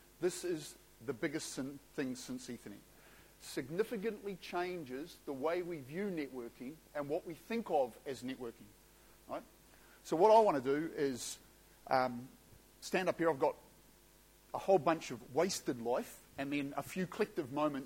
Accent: Wellington, New Zealand; I'm from Wellington … 56 years old, married, three children, live rurally out of Wellington, 18 kilometres from Parliament.

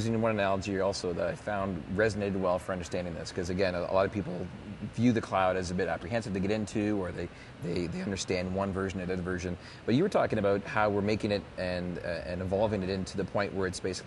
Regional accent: Canada; You know, you're not saying that's because I'm Canadian.

